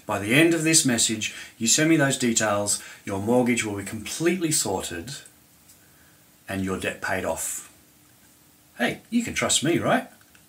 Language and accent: English; Australia; moved away as an adult; now in United Kingdom; And originally, we're from Australia, but we've been in the UK for over 15 years, and this is definitely home.